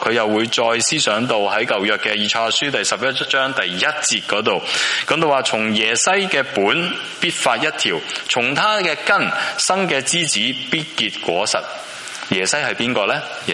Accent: China; 我们中国人，我们用十二生肖去定历法

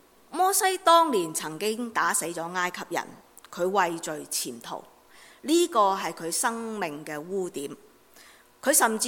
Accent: China; 所以我哋系中国人，其实好明噶。

